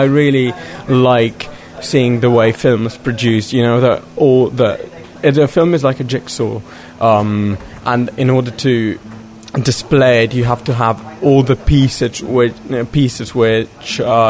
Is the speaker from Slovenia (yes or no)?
yes; Slovenia; English is a second language; I'm 19 years old and I'm from Slovenia, so I'm representing Slovenia in this project.